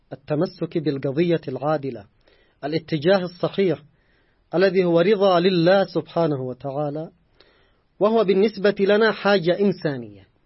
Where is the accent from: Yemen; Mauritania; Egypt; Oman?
Yemen; نحن كشعب يمني